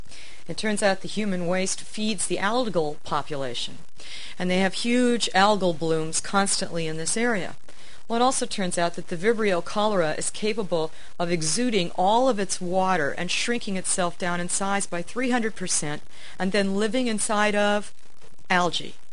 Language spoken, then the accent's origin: English; New York City, New York, United States; my hometown, New York City, where we have our own lovely little pandemic underway